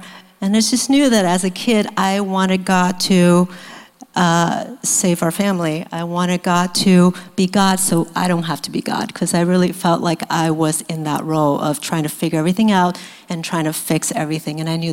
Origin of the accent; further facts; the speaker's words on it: Taiwan; So I grew up in Taiwan, which is a little island next to China.